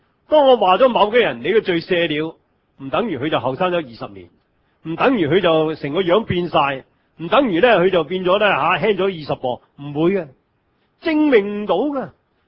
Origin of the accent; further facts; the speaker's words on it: China; 其实唔单止犹太人系咁，我哋中国人都系咁。